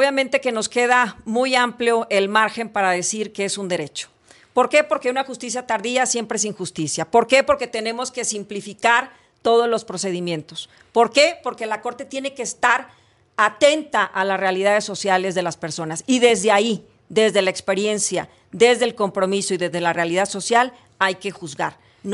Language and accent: Spanish; Tampico, Tamaulipas, Mexico; a mi natal Tamaulipas, uh-huh. Yo soy de Tampico, Tamaulipas, orgullosamente mexicana, tamaulipeca y feminista